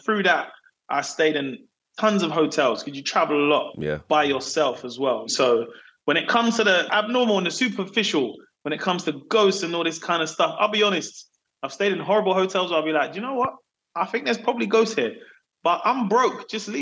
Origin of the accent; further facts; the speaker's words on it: London, United Kingdom; when people say where you're from, you have to say, you can't just say London, you say I'm from South London to differentiate.